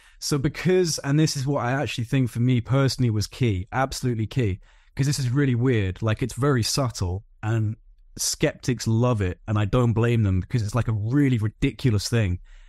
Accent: Wales, United Kingdom; I grew up in North Wales. Like I said, we've got crystal clear skies.

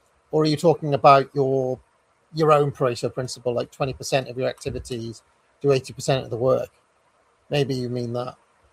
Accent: Wales, United Kingdom; As a Welshman, this would not go down well, no matter what deal is struck.

